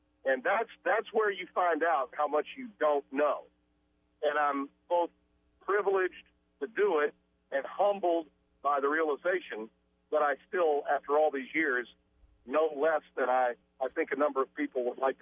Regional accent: New York, United States; hey, when I was a youngster, I grew up in New York and I was a Jets fan.

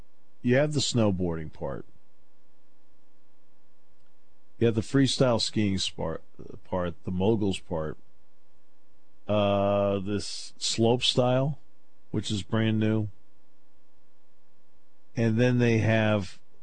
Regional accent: New England, United States; I don't ski, even though I grew up in New England, so I was around it all the time.

